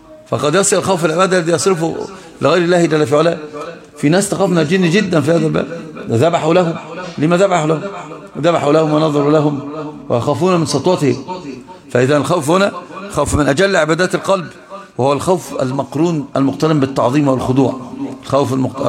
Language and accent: Arabic; Egypt; أصلا من أعمال الشرك عندنا في مصر